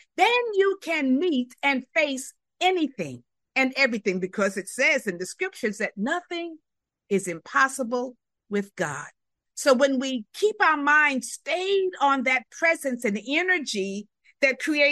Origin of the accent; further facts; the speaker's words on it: New York City, New York, United States; also born or lived in West; I'm from New York City and the West, and I lived in Syracuse for a number of years.